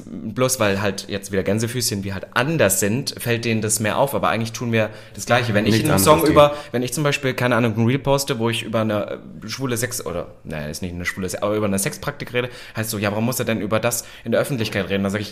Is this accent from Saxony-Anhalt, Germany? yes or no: yes; Halle, Saxony-Anhalt, Germany; ich komme selbst eigentlich aus Halle Saale und ich bin damals weg